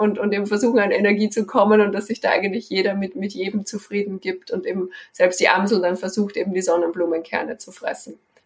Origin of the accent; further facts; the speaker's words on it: Vienna, Austria; eben meine Heimatstadt, dass ich da auch mal wieder hinkomme